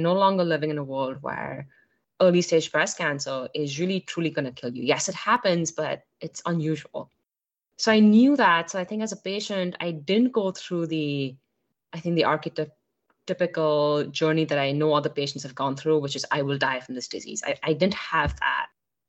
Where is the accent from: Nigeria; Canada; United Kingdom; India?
India; moved away as an adult; now in United States; I grew up in India, came to the U.S. for undergraduate education